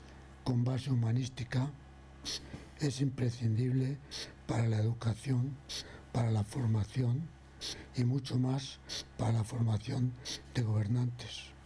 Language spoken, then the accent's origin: Spanish; Community of Madrid, Spain; mis paisanos, somos madrileños o españoles